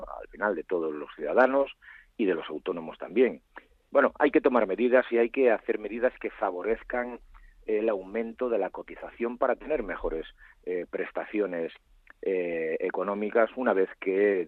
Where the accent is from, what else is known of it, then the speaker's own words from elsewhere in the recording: Galicia, Spain; tenemos porque estoy aquí ahora y soy gallego